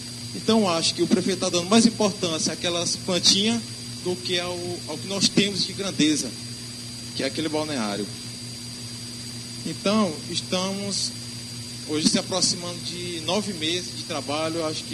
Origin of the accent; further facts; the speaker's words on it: Guadalupe, Piauí, Brazil; also born or lived in Teresina; Eu passei 8 anos em Teresina, quando eu falava e comentava, e os amigos perguntavam, de onde você é? Eu falava de Guadalupe.